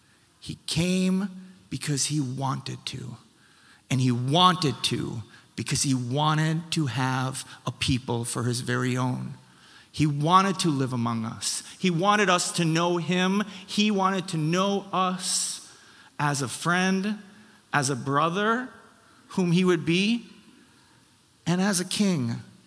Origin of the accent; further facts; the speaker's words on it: Wisconsin, United States; moved away; I tell people, I came here from Wisconsin. I told you, came here from Wisconsin 5.5 years ago from the United States.